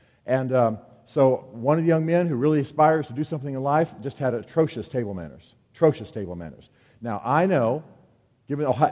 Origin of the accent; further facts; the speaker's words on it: Albany, Georgia, United States; born there; I come somewhat from the American South. I was born in Albany, Georgia, at Fort Benning. I live in Nashville half the year.